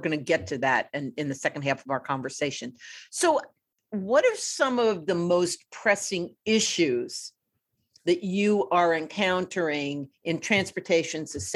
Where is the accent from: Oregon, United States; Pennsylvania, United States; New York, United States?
Pennsylvania, United States; Philadelphia; I'm from Philadelphia, and I really am well aware of this whole sort of area that you're speaking about when you were in college.